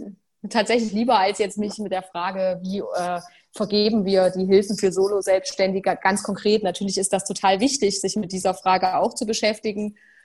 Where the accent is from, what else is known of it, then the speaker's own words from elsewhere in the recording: Jena, Thuringia, Germany; Also ich bin ja nicht direkt in Jena aufgewachsen, sondern in Lobeda West. Das ist für diejenigen, die Autobahn fahren, das kennt man, wenn man auf der A4 lang fährt, kann man das große Plattenbaugebiet sehen.